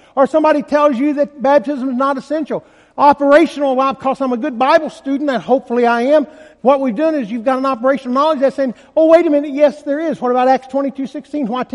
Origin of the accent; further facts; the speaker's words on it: Glasgow, Kentucky, United States; I'm from Glasgow, Kentucky. That's where I was born. If you've ever met anybody from Glasgow, Kentucky, we take pride in being simple-minded.